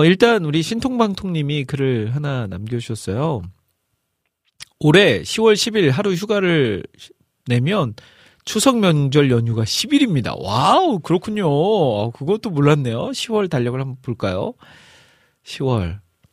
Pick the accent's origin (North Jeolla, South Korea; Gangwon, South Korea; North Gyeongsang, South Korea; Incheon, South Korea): North Jeolla, South Korea; Iksan; 이제 제 고향인 익산으로 출발을 할 예정입니다.